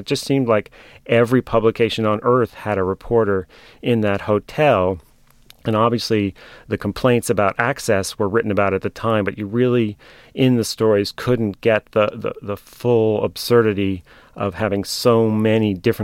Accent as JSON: {"language": "English", "country": "United States", "said": "because I'm an American and you can't see me, but I'm 6'4\" and I have blonde hair, so I look like an American."}